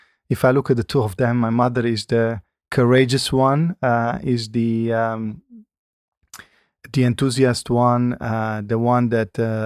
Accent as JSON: {"language": "English", "country": "Romania", "tie": "born or raised there", "second_language": "English", "said": "My hometown in the western part of Romania is a town with 200,000 inhabitants. So I think that could be, it's a mid-size city or a town. It is in the western part, as I said. It has the Transylvanian feeling"}